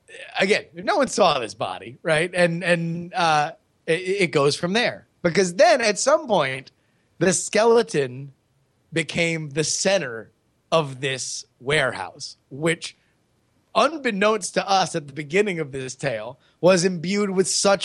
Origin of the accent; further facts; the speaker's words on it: Florida, United States; within like a minute and a half walking distance from where I grew up in South Florida.